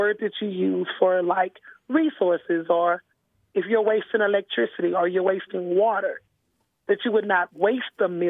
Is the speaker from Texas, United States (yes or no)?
yes; Dallas, Texas, United States; Yes, I grew up in Texas. I grew up in Dallas, Texas.